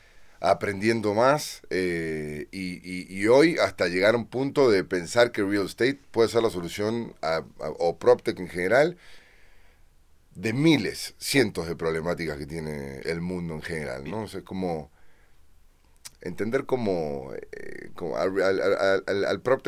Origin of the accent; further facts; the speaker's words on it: Adrogué, Buenos Aires Province, Argentina; Soy de Adrogué. Está como a 45 minutos, una hora de Buenos Aires hacia el sur. Soy de la provincia de Buenos Aires.